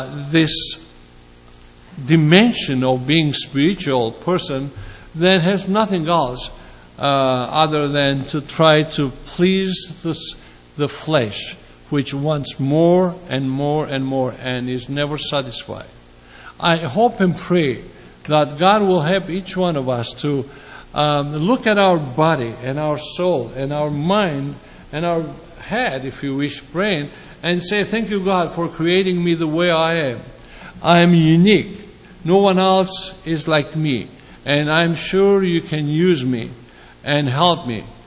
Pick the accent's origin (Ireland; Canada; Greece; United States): Greece; And I come from Greece, where some time ago, even today, there were many monasteries.